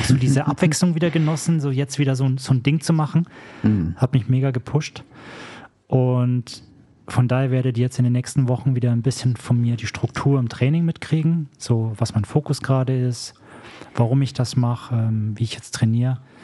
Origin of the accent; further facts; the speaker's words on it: Germany; now in Switzerland; Und jetzt komme ich aus der Schweiz als ja schon ein bisschen erfahrener Trailläufer und freue mich, in meiner Heimat dann auch mal das Traillaufen ausführen zu dürfen.